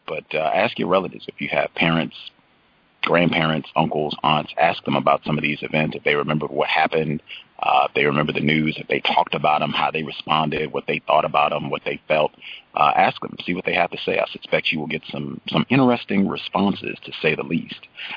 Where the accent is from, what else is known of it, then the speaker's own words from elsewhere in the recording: Virginia, United States; born there; I told folks I was born in Virginia, and Danville is not very far from the place where I was born.